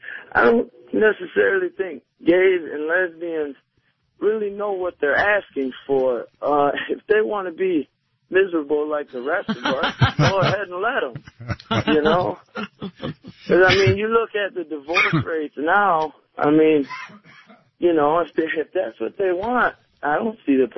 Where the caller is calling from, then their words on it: Canton, United States; from Canton.